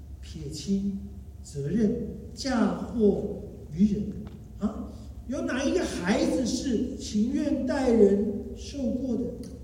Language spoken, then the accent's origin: Chinese; China; 但是我们中国人就是好面子，谁都不肯怎么认错道歉